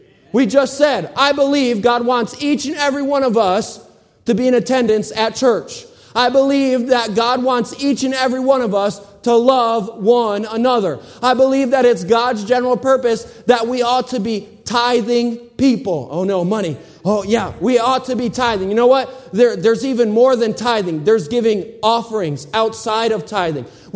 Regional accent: Michigan, United States; I grew up in Michigan, so I grew up next to a cornfield, and then there was fields everywhere, okay?

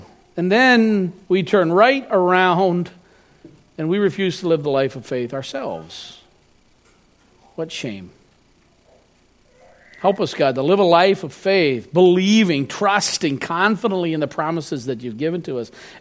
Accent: New Brunswick, Canada; I grew up in New Brunswick, okay? It's a pretty white place.

